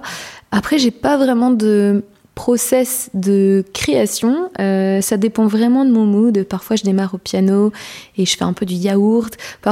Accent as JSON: {"language": "French", "region": "Normandy", "country": "France", "said": "moi, je viens du coup de la Manche près du Mont-Saint-Michel, qui est une très très belle région."}